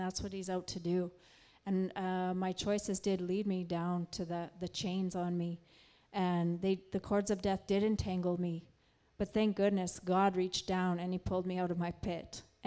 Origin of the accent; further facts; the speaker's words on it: Saskatoon, Saskatchewan, Canada; I know for a fact, I'm from Saskatoon, there's so many women that need help.